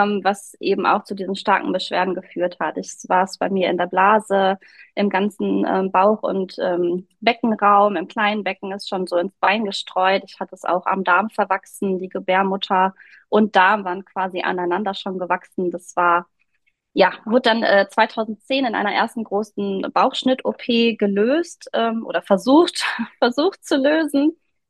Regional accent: Herford, North Rhine-Westphalia, Germany; Ich komme hier aus Herford im Nordrhein-Westfalen

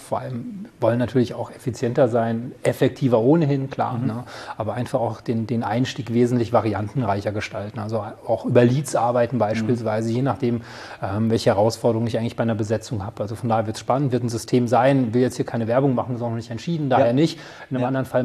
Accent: Switzerland; als Schweizer HR-Papst?

